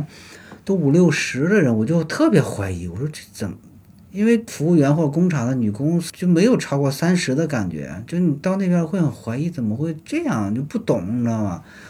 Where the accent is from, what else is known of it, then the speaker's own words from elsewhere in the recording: Inner Mongolia, China; now in Beijing, China; 像我的老家是内蒙的